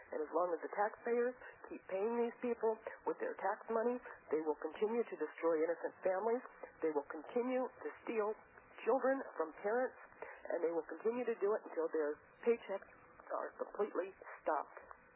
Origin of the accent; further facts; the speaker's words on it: Tucson, Arizona, United States; Tucson, Arizona.